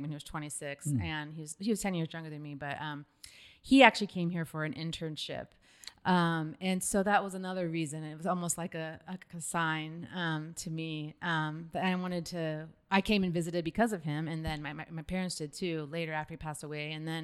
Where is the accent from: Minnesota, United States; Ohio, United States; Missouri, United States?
Ohio, United States; now in Boise, United States; I came from Ohio, which there's like 130,000 people or something that can fit in that stadium.